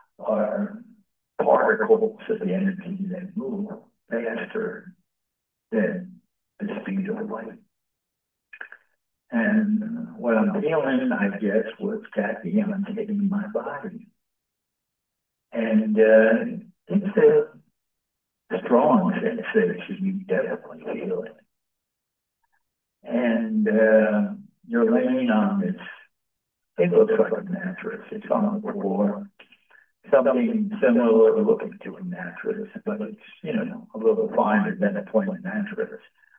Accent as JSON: {"language": "English", "town": "New York City", "region": "New York", "country": "United States", "tie": "born or raised there", "said": "I went to a facility in New York City, my hometown"}